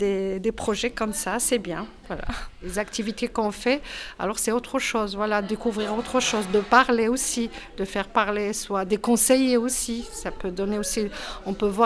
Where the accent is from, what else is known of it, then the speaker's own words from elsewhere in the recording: Rennes, Brittany, France; je suis de Villejean, je suis une maman de 4 enfants.